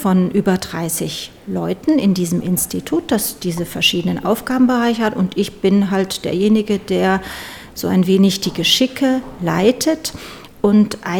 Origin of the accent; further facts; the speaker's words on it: Trier, Rhineland-Palatinate, Germany; Also ich komme aus Trier, das liegt an der Mosel, tief im Westen von Deutschland, und da habe ich auch studiert.